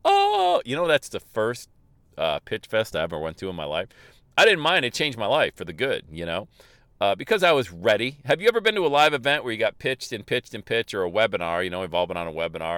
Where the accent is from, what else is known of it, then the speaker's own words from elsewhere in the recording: Bradford, Pennsylvania, United States; So then my next move was moving my family back to my hometown of Bradford, PA, where I was buying up all these rental property